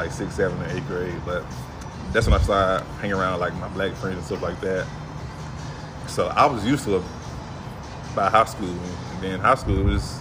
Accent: Bessemer, Alabama, United States; So I was born and raised in Bessemer. I was there until I was...

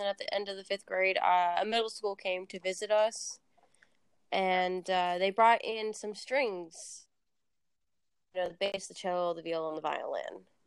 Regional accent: South Carolina, United States; I grew up in, I was born in North Carolina, spent about 5 years there, and then I moved from North Carolina to South Carolina. So

